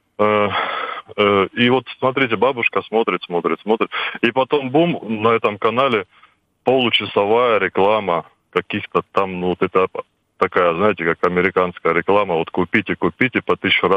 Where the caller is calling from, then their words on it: Rostov-on-Don, Rostov Oblast, Russia; я из Ростова-на-Дону.